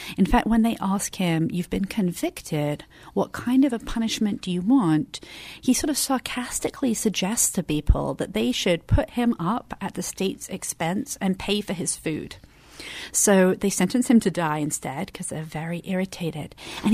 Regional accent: England, United Kingdom; So I'm from England.

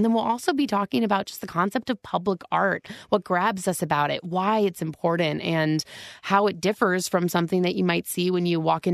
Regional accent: Iowa, United States; But I came here from Iowa Public Radio in Iowa City, Iowa. And I'm an Iowa native, so lots of Iowa.

